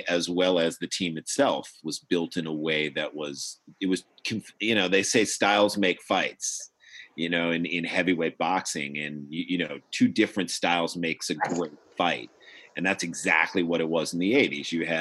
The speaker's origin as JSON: {"language": "English", "town": "St. Louis", "region": "Missouri", "country": "United States", "tie": "born or raised there", "said": "So growing up in St. Louis with no NBA team and watching those finals"}